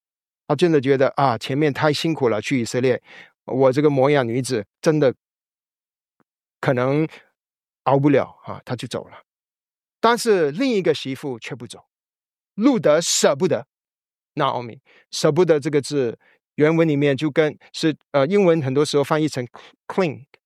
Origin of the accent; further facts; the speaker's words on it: China; 对于我们中国人21世纪确实觉得很奇怪